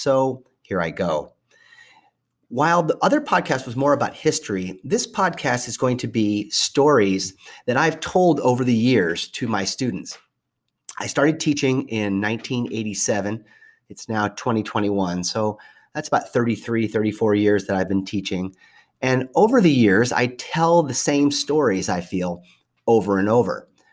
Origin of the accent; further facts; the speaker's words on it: Ithaca, New York, United States; I had four brothers and sisters, two each. And I grew up in Ithaca, New York.